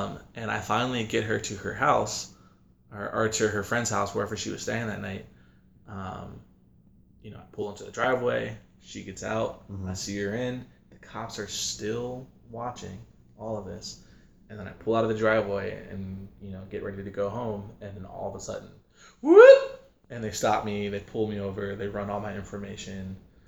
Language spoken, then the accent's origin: English; Cincinnati, Ohio, United States; So I grew up in Cincinnati, and I went to a really like wealthy high school, Cincinnati Country Day.